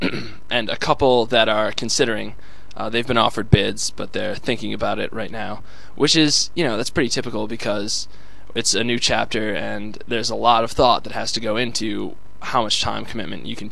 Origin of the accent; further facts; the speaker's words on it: Taybrook, New York, United States; I am a sophomore politics major, and I hail from Taybrook, New York, which is near Canada.